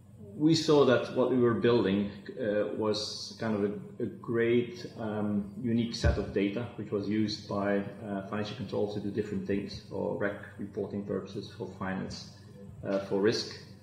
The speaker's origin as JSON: {"language": "English", "country": "Belgium", "lives_now": "Bangkok, Thailand", "said": "As you said, I'm originally from Belgium, but I'm currently, my home is Bangkok, Thailand."}